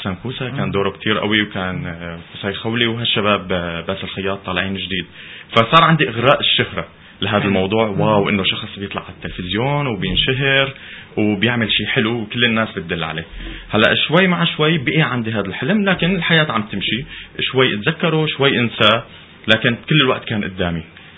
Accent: Aleppo, Aleppo Governorate, Syria; طبعا ما ذكرنا الموضوع، أنا ابن مدينة حلب، وهذا الشيء الحلو اللي مدينة الطرب والأشياء الأصيلة.

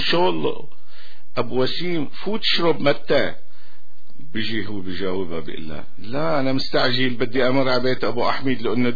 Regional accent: Yabroud, Rif Dimashq, Syria; accent: Yabroud dialect; أنا عمليا بعرف تمتين بس ما بعرف بحكيهم، بحكي لهجة واحدة، لهجة أهل الحارة الصالحية

